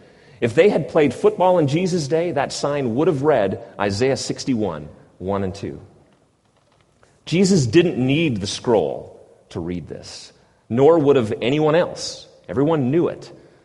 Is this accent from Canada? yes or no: yes; Canada; which is such an indictment on me as a Canadian father.